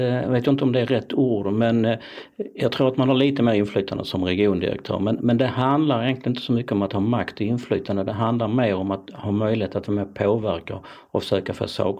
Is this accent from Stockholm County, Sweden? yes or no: no; Skåne, Sweden; jag fyller 63, genuin skåning, är väl rätt så kort i rocken, lite välmående, som en sann skåning ska vara.